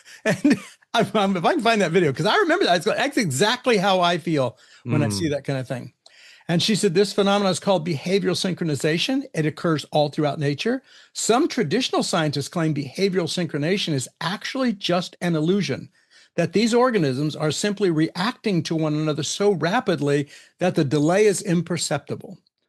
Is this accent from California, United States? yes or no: yes; California, United States; I grew up in the Central Valley where we do have starlings